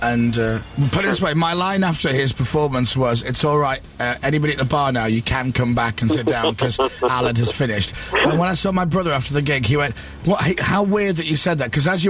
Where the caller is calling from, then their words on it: Derby, East Midlands, United Kingdom; from Derby.